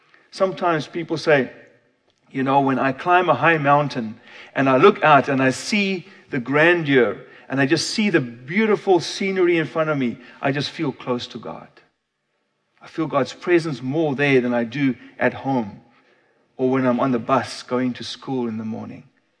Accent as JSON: {"language": "English", "country": "South Africa", "tie": "born or raised there", "also_born_or_lived": "Korea", "moved": "yes", "said": "Growing up in South Africa, we didn't have any temples."}